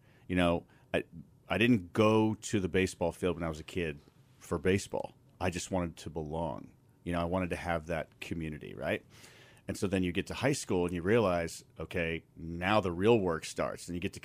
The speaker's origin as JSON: {"language": "English", "town": "Chicago", "region": "Illinois", "country": "United States", "said": "I'm from Chicago. I've played games in a snowstorm before where you can't pick the ball up from all the flakes"}